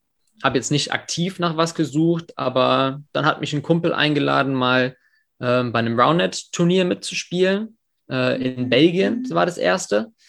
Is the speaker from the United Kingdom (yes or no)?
yes; England, United Kingdom; Ich bin in England in der Schule aufgewachsen und da sind die Möglichkeiten mit Sport einfach viel, viel größer.